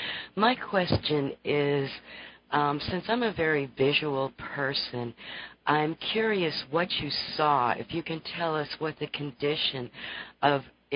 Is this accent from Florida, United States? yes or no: no; Connecticut, United States; I'm from Connecticut.